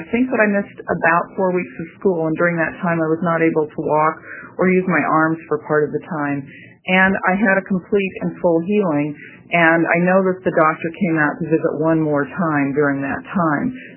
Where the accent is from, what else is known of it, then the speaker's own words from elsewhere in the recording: Oregon, United States; I grew up in Clackamas County, and I was raised by a Christian Science mother